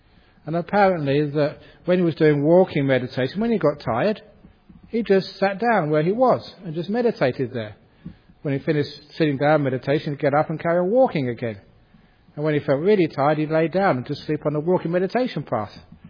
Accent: England, United Kingdom; where I grew up in England

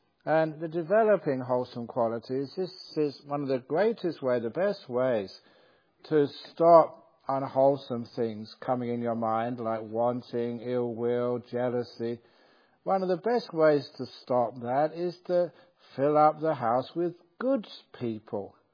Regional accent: England, United Kingdom; the winter times, which I grew up with in England.

